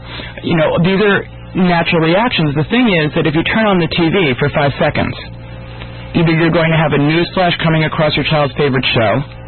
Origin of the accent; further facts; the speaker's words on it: New York, United States; am Jewish, and when I decided to move there, I had all sorts of reactions from everybody. I knew, and I'm from New York